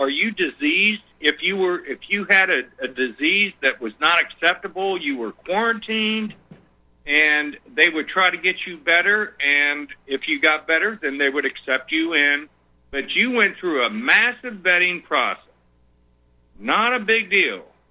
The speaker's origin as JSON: {"language": "English", "region": "Midwest", "country": "United States", "said": "When I was a young kid, I come from the Midwest area, and late 60s, early 70s."}